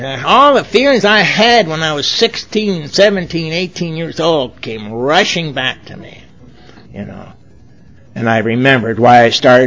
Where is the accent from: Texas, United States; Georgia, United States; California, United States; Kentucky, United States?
California, United States; Los Angeles; now in Charlotte, United States; You know, sometimes I'm from Los Angeles, and I know a lot of people there.